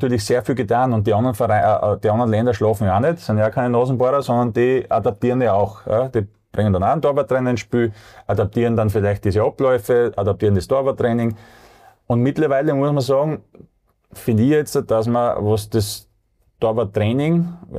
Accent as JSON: {"language": "German", "country": "Austria", "said": "Und bei uns in Österreich, sagen wir, ein Verein, wo wirklich viele Torhüter rausgekommen."}